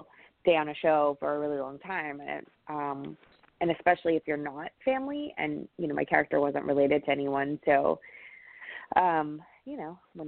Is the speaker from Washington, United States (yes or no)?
no; Texas, United States; Greg's from Texas, and I'm from Texas, so there was that.